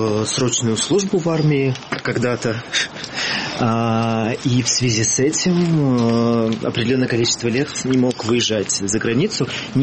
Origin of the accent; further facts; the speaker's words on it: Pskov, Pskov Oblast, Russia; also born or lived in Moscow; Нет, я из Пскова.